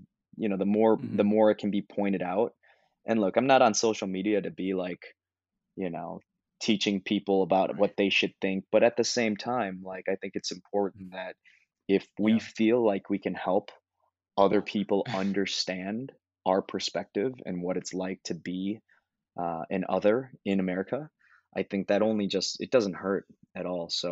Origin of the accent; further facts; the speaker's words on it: Minnesota, United States; I grew up in Minnesota.